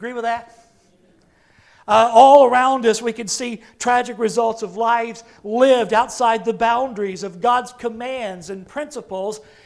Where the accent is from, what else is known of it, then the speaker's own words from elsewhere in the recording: Oklahoma City, Oklahoma, United States; for bombing the Oklahoma City Federal Building, my home state, my hometown, killing 168 people, including 19 children. This building was located just a few blocks from where I was born many, many, many moons ago.